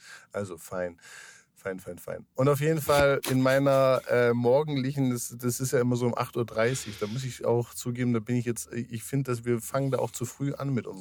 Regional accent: Bavaria, Germany; das war für mich dann irgendwo so als Deutscher aus Süddeutschland, also aus dem bayerischen Süden

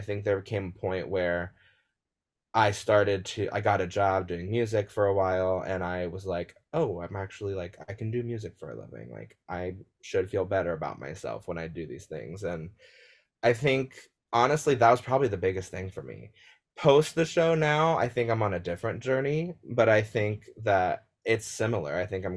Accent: Carlisle, Ohio, United States; actually, it was … who was like, from Carlisle, Ohio. And I was like, that is not the name of my hometown. Not Carlisle, but okay.

